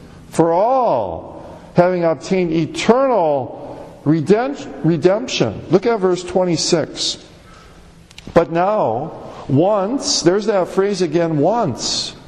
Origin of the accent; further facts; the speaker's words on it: Milwaukee, Wisconsin, United States; I grew up in Milwaukee, Wisconsin. And it was very interesting. 3703 South 48th Street, just the classic southwest side of the city of Milwaukee.